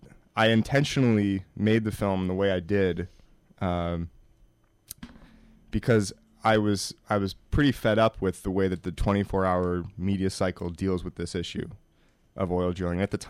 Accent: New York, United States; And, you know, I'm from New York, so I really feel more strongly about the issue locally here about fracking.

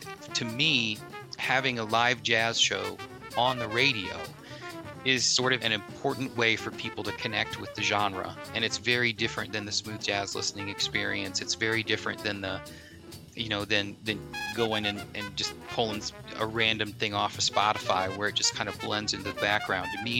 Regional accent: Detroit, Michigan, United States; I grew up in Detroit, around Detroit, with WJZZ.

